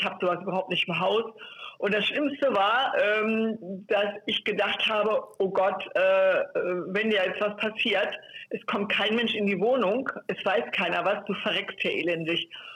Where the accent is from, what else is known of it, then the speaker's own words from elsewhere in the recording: Hanover, Lower Saxony, Germany; Ich komme ja auch aus Hannover